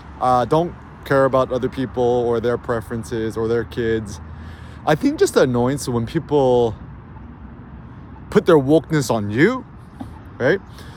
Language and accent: English; California, United States; I'm from the Bay Area, 510, right?